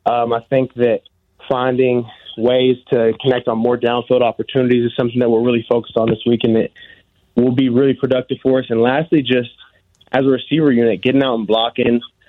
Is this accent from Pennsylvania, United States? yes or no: no; Tennessee, United States; I mean, I started out at Vanderbilt. Got to sort of play for my hometown team, be around family and things like that.